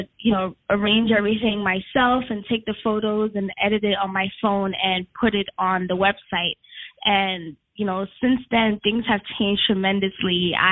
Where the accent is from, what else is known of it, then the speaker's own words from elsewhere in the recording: Ghana; now in United States; Ghana is my home country, and I feel like, you know, I'm fortunate to be a United States citizen, but, you know, I never forget home